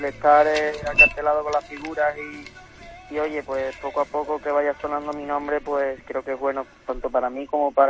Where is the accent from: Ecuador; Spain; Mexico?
Spain; Badajoz, Extremadura; hago mi presentación en Badajoz como matador de toros y pues ilusionado con estas dos fechas en mi tierra que para mí son importantísimas.